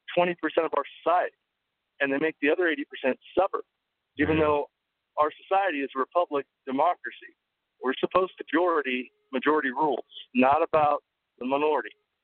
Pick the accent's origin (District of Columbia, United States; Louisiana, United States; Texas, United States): Louisiana, United States; now in Las Cruces, United States; I'm a new transplant to Las Cruces. I'm actually from Louisiana